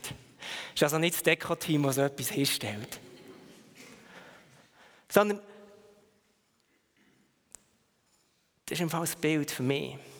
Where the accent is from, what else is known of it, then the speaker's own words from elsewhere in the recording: Biel, Bern, Switzerland; Und das Biel, wo ich aufgewachsen bin